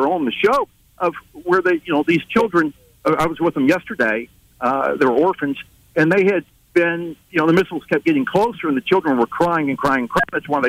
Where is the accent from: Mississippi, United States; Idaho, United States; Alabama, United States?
Alabama, United States; Mobile; I'm from Mobile, Alabama